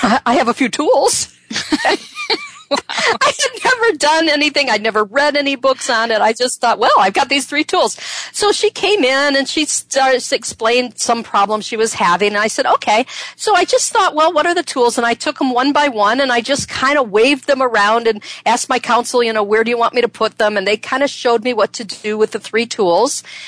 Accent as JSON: {"language": "English", "region": "Michigan", "country": "United States", "said": "because I'm from Michigan and we didn't do things like that then there"}